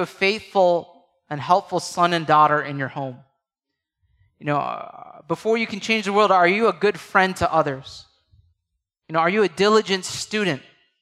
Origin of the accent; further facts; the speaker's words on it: India; and especially being an Indian, God gave me a heart for other unbelieving Indian people to come to know Christ, people from Hindu and Muslim backgrounds.